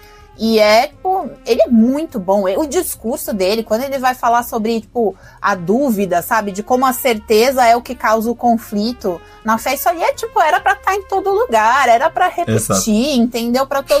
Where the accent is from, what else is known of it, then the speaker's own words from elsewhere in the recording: Caxias do Sul, Rio Grande do Sul, Brazil; Eu sou de Caxias do Sul, no Rio Grande do Sul, a Serra Gaúcha, que é colonizada por italianos.